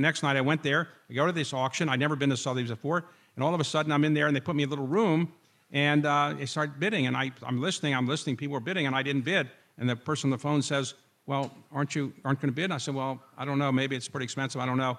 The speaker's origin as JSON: {"language": "English", "town": "Baltimore", "region": "Maryland", "country": "United States", "tie": "born or raised there", "said": "when you're growing up in Baltimore and you're a blue-collar family, my parents didn't graduate from high school."}